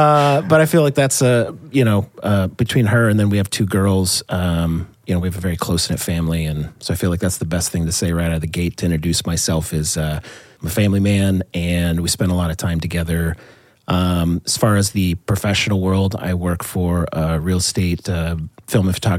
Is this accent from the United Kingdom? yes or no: no; Wisconsin, United States; I just tell people I'm from Wisconsin because that's kind of where I lived the longest before I went off to college, and that's why I'm a Packers fan.